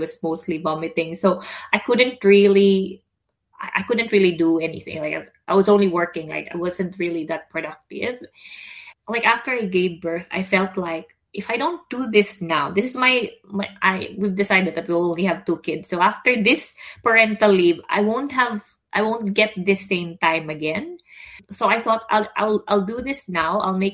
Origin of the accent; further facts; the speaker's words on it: Philippines; I was born in the Philippines. I was raised by two Filipinos. there's no question in my mind in terms of my cultural identity. I'm Filipino through and through.